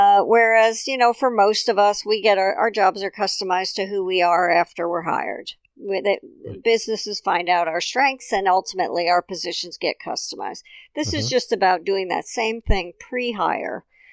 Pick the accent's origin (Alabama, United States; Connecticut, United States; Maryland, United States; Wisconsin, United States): Wisconsin, United States; Okay, so I thought I'd start with Wisconsin, my home state